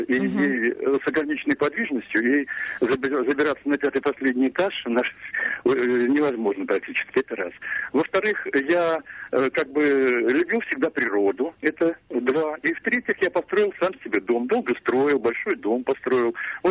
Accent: Saint Petersburg, Russia; Вообще я питерец.

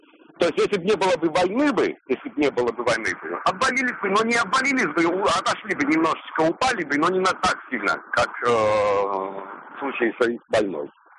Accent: Moscow, Russia; Я из Москвы.

